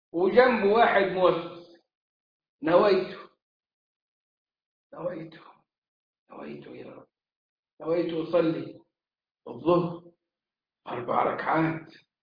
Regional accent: Upper Egypt, Egypt; فكان الجماعة المالكية عندنا في الصعيد، صعيد مصر، يرفعوا أصواتهم بالنية.

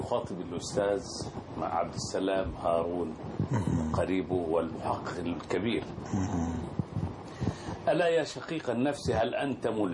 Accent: Cairo, Cairo Governorate, Egypt; كما نقول عندنا في القاهرة

